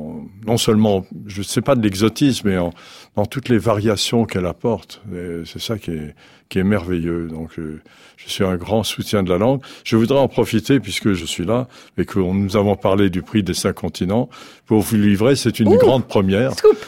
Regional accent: Mauritius; J'ai deux identités. Je suis mauricien et français, donc je jongle un peu avec chacune de ces identités.

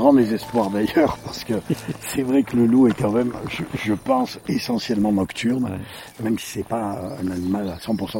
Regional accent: France; chez nous en France

